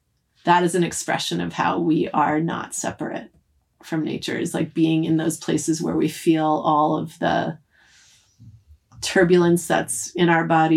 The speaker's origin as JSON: {"language": "English", "region": "Massachusetts", "country": "United States", "tie": "born or raised there", "moved": "yes", "said": "I grew up outside of Boston, you grew up in Vermont"}